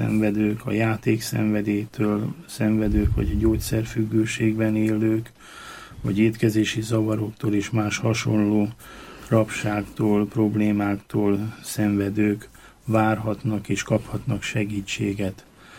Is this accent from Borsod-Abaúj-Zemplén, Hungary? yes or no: no; Győr-Moson-Sopron, Hungary; valóban ott a Szigetközi egyik kis falujában volt származom, és ott élnek még a rokonaim is.